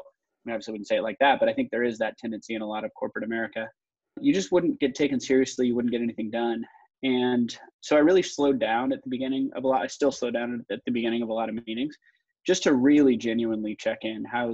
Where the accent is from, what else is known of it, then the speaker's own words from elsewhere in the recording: Idaho, United States; I'm from Idaho. So there was a comment or two on nobody like represents his state heritage better.